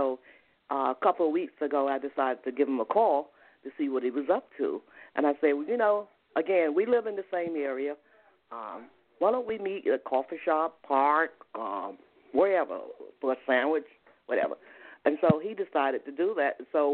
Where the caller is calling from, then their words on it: Atlanta, Georgia, United States; I'm calling from Atlanta.